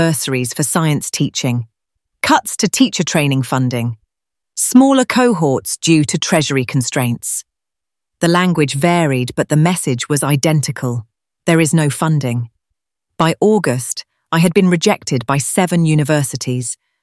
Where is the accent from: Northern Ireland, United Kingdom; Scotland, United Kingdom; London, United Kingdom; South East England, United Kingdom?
London, United Kingdom; I grew up on the Rayners Lane estate, watching my mum juggle three jobs just to keep us afloat.